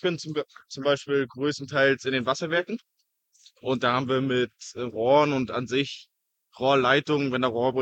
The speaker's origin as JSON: {"language": "German", "town": "Rostock", "region": "Mecklenburg-Vorpommern", "country": "Germany", "said": "Ich komme aus Rostock."}